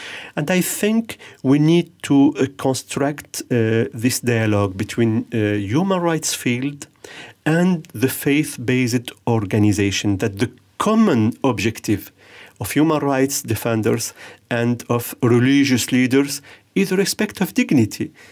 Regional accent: Tunisia; I come myself from Tunisia, a country with Muslim majority.

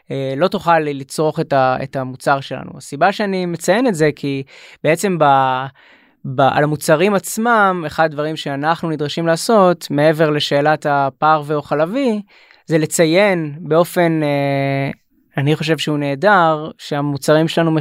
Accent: Alon HaGalil, Northern District, Israel; אני גדלתי בעמק ישראל, ביישוב שנקרא אלון הגליל, שני ההורים שלי מושבניקים, סבא שלי היה חקלאי ובין השאר גם רפתן.

